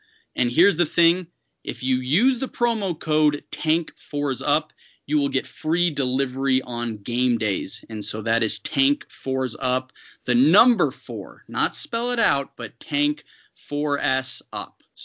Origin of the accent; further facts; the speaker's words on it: Florida, United States; now in Utah, United States; I grew up in South Florida, but we moved to Utah.